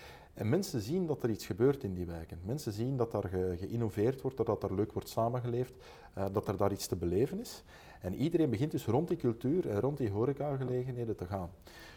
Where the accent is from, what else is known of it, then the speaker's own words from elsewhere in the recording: Belgium; dat is anderzijds een economisch gegeven voor ons als Belgen.